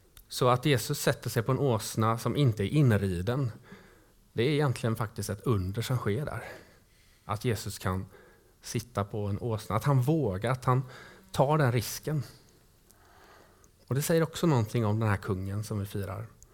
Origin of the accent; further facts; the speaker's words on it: Gothenburg, Västra Götaland County, Sweden; Jag tänker på Kopparmärra till exempel, jag som är göteborgare.